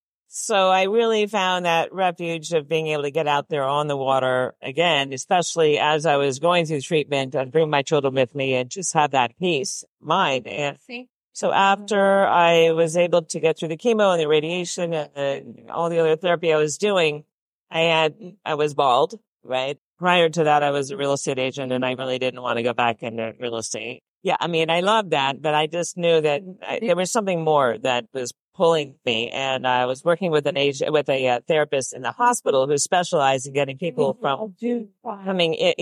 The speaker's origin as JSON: {"language": "English", "region": "Connecticut", "country": "United States", "tie": "born or raised there", "said": "And so I grew up sailing in Connecticut all my life."}